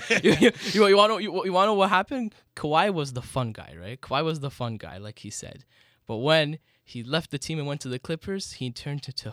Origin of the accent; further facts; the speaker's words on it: Richmond Hill, Ontario, Canada; Well, I'm from Richmond Hill, North Richmond Hill. I'm 18 years old.